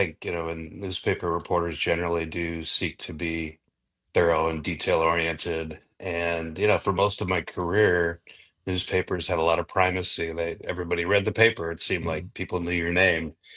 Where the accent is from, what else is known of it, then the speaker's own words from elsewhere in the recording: Cedarburg, Wisconsin, United States; So I grew up in Cedarburg, town of about 10,000, a little bit north of Milwaukee.